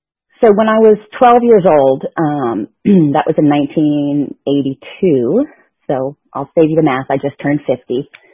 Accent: Dunwoody, Georgia, United States; I'm the youngest of three girls. I grew up in Dunwoody, so not too far from where I am now.

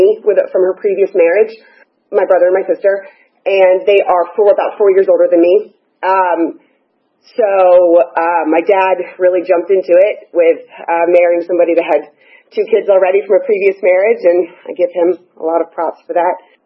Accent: New York City, New York, United States; born there; also born or lived in Brooklyn; I was born in Greenwich Village, New York. I lived in Brooklyn till I was four.

